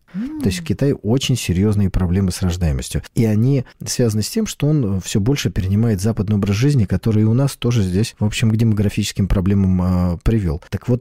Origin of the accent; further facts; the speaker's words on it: Saint Petersburg, Russia; born there; Я родился на улице Бухарестской. Ну, кто знает, может, был. Это самая протяженная улица в Санкт-Петербурге.